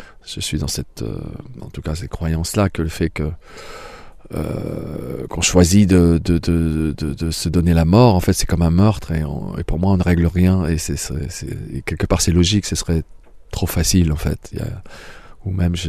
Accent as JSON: {"language": "French", "region": "Hauts-de-France", "country": "France", "said": "À l'origine, je suis ch'ti, un ch'tibétain en fait."}